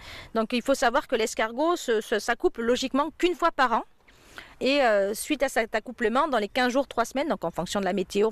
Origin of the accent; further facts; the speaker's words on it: Provence-Alpes-Côte d'Azur, France; Alors je suis provençale, donc je vais d'abord parler pour ma Provence.